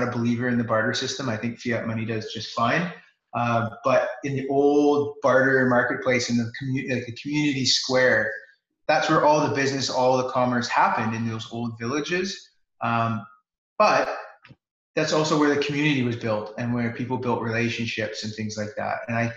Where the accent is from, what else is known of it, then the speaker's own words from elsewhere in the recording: Vancouver, British Columbia, Canada; Like I'm from Vancouver, so things like the local credit unions, the municipal grant organizations are fantastic resources